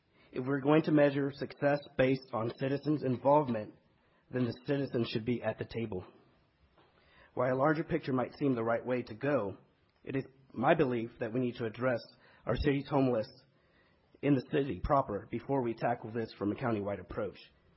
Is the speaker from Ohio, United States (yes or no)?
no; Dallas, Texas, United States; born there; I was born here in Dallas, where I run several businesses in the East Dallas Fair Park area.